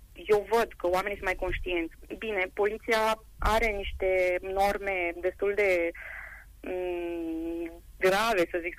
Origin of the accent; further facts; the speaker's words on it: Borsec, Harghita County, Romania; moved away; Din Borsec, din Harghita.